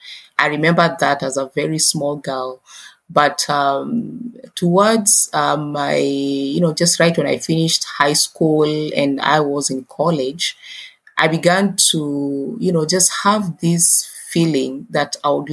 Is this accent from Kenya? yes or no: yes; Kenya; now in Zambia; I come from Kenya, but in the past decade, God has given me the opportunity to serve him in the mission field of South Sudan.